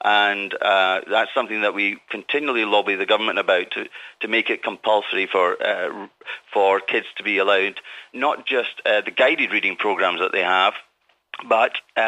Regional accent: Scotland, United Kingdom; I'm Scottish

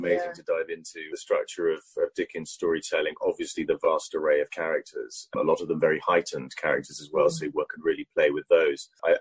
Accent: Saudi Arabia; as a child I was brought up in Saudi Arabia, so it was sort of quite a key part of my growing up, and this was sort of the late 70s.

